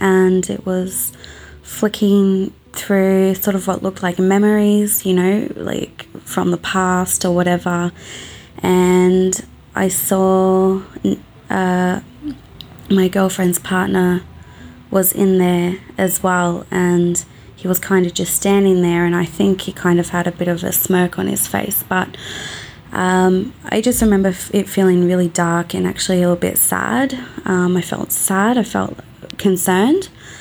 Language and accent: English; Australia; I'm from Australia.